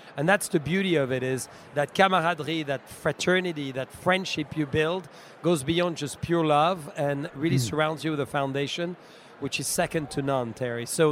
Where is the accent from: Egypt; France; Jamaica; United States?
France; Bourgogne-Franche-Comté; English is a second language; I'm from Burgundy.